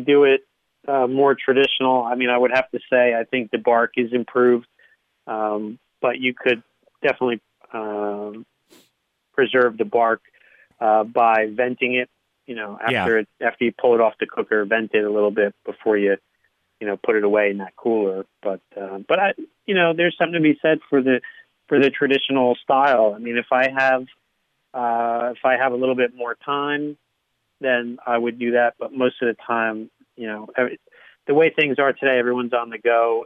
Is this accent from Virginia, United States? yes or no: no; New Jersey, United States; Just because I'm from Jersey, you know, making fun of me.